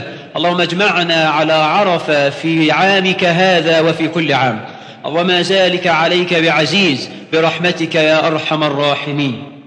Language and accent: Arabic; Egypt